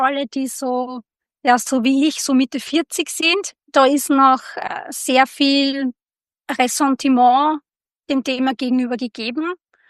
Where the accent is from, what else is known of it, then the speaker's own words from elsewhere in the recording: Austria; das ist gerade bei uns in Österreich natürlich ein Riesenthema